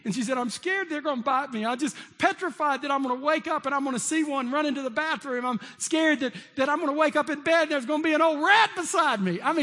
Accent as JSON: {"language": "English", "region": "Texas", "country": "United States", "said": "you know, I'm from Texas, so if we do something, we want to do it, right?"}